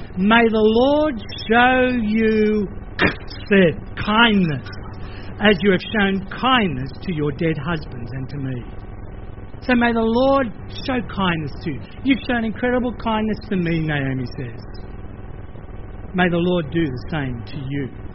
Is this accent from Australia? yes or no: yes; Australia; accent: Australian; for me as an Aussie English speaker, I go, oh, that's a hard one to get my head around.